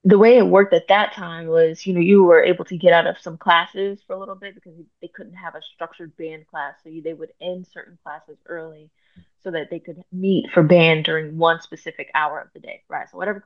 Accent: Midwest, United States; I came from the Midwest too, which is also very different from the South when it comes to band.

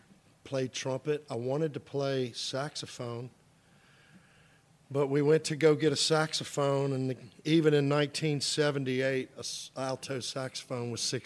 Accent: Baton Rouge, Louisiana, United States; This is my hometown. Baton Rouge is my hometown, born and raised here.

